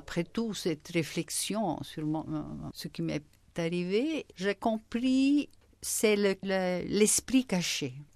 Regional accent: Naples, Campania, Italy; Je suis italienne, mais surtout, je suis napolitaine. Ça fait une grande différence. Je reste tout à fait napolitaine

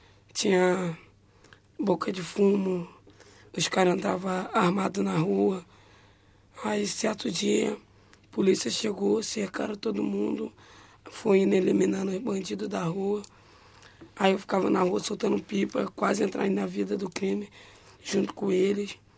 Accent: Rio de Janeiro, Brazil; Sou do Rio, de Janeiro.

